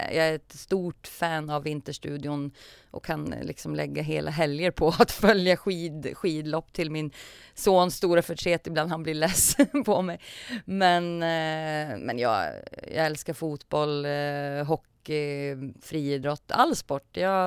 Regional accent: Norrköping, Östergötland, Sweden; accent: Norrköping dialect; Kanske när jag kollar på sport, då kommer norrköpingskan fram. Då är det som att mitt autentiska jag dyker upp igen. Så att, men det är väl fint att ha liksom två olika ursprung

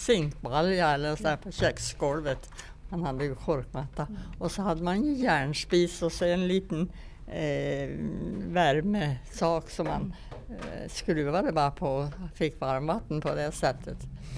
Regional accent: Västernorrland County, Sweden; now in Norrbotten, Sweden; Jag är uppväxt i Ångermanland och jag har aldrig varit med om hur det har varit här i Norrbotten. För jag kom först 54 till Norrbotten.

